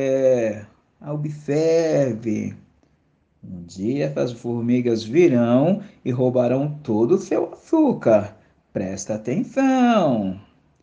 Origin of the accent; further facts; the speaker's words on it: São Paulo, Brazil; eu sou de São Paulo, capital, aonde eu estou, e eu me lembrei de você.